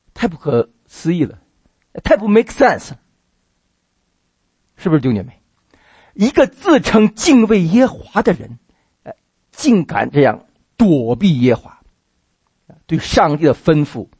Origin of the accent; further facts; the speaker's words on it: Tianjin, China; 我们家乡话，有天津人的一句话叫，我们有个说法叫蝎子粑粑独一份